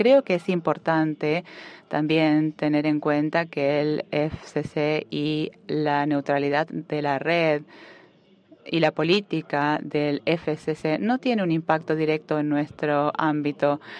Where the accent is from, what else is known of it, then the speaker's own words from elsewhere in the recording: Puerto Rico; soy de Puerto Rico